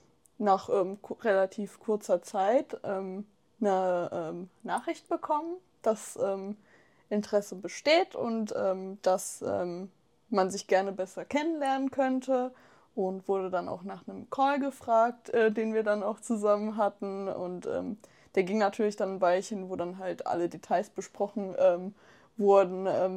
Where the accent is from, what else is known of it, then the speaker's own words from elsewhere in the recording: Mannheim, Baden-Württemberg, Germany; born there; Ich bin gebürtig aus Mannheim.